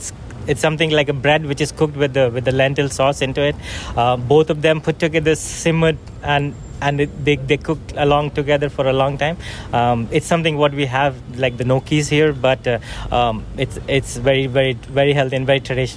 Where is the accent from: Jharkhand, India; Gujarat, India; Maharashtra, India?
Jharkhand, India; Ranchi; So I grew up back in India. There's a place called Ranchi. It's in the northern side of the country.